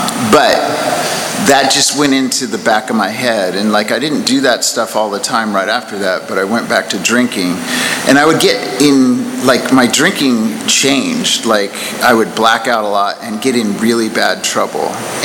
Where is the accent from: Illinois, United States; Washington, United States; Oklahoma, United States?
Washington, United States; I grew up in Washington State on a farm, and I'm the youngest kid of, like, four kids.